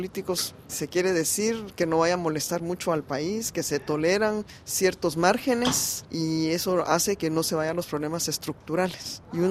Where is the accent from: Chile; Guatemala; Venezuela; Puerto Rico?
Guatemala; Como guatemalteca, claro, juega un papel bastante importante.